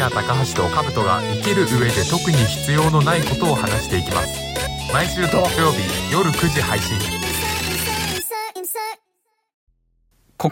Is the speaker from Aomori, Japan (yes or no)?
yes; Aomori, Japan; 青森県出身で今青森から来てること言いたくねえなっていう気持ちがね湧いてきてね